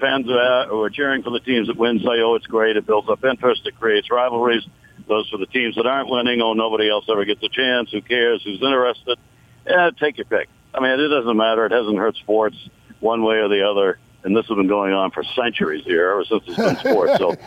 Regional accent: Maine, United States; Boston's the, city that was mine growing up in Maine, so it was my first city.

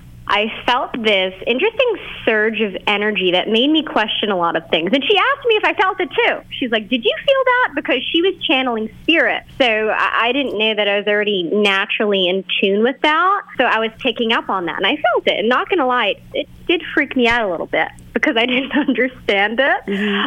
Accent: Boston, Massachusetts, United States; So I'm from Boston, Massachusetts.

